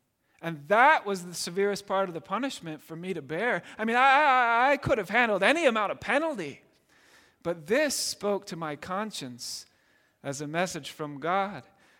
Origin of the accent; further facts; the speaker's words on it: Scotland, United Kingdom; I grew up in Scotland.